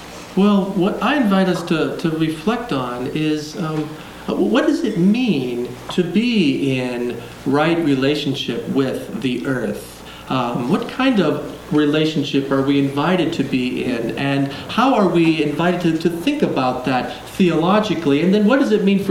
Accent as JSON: {"language": "English", "region": "California", "country": "United States", "said": "I come from Southern California, and when you can throw a rock to the mountains, they're not much further than the mountains that are here"}